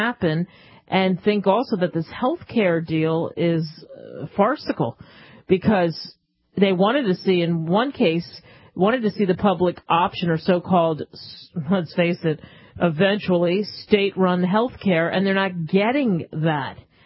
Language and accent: English; Cherry Hill, New Jersey, United States; there was a rally in Camden, stone's throw away from where I grew up in Cherry Hill, and there was 7,000 people there